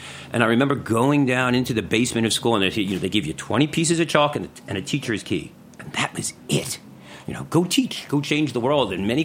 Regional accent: Bronx, New York, United States; Well, I'm a Bronx boy, so I come from the Bronx.

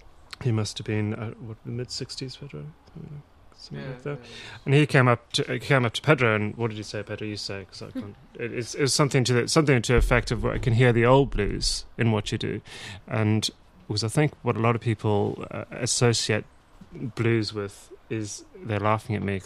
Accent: South Africa; I'm from South Africa

